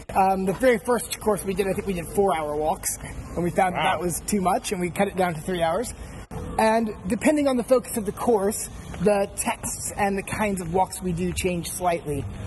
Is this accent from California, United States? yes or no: yes; Fresno, California, United States; I grew up in Fresno, California, which is famous as the home of raisins and methamphetamines